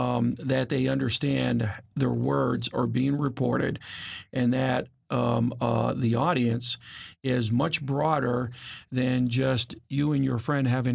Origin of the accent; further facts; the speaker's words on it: Northern US, United States; you're from the South. I'm from the North.